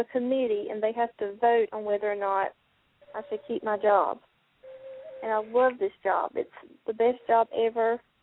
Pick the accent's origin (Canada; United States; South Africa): United States; Georgia; I'm from Georgia.